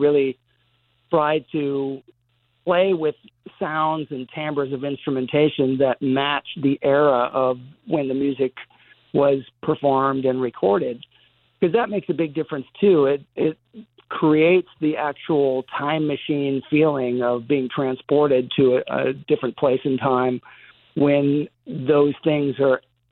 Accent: Los Angeles, California, United States; the home studio in the basement of the house I grew up in Laurel Canyon.

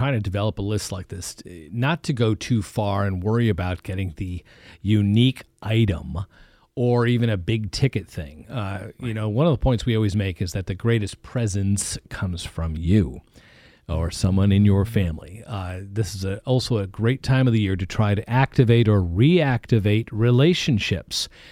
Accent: East Coast, United States; I'm from the East Coast, and I didn't grow up doing this other than like maybe a few board games

